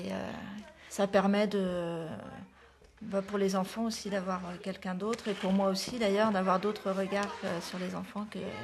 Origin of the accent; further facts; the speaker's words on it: Lorient, Brittany, France; je suis originaire de Lorient, donc pas très très loin, je suis quand même... du bord de la mer.